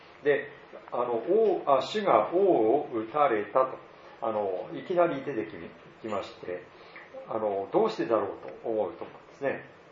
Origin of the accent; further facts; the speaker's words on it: Tohoku, Japan; 私の田舎、東北の田舎でももう高いところにはほとんど神社というのがあったり